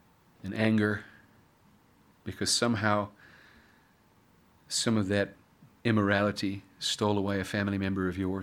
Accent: Massachusetts, United States; And we said, we come from Cape Cod.

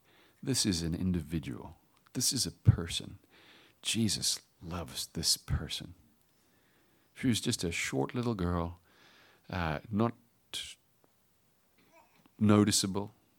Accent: United States; It's the way I dress. I'm American.

